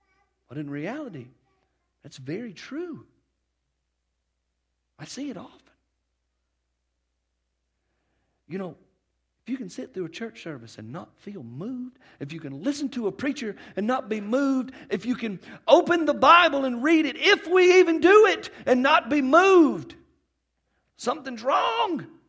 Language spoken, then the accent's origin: English; United States; And I'm from Paulding County.